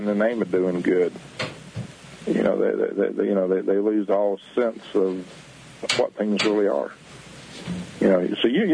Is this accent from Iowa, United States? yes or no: no; Alabama, United States; I grew up on Sand Mountain, which is about 70 miles southeast of Huntsville, rural. Grew up on a farm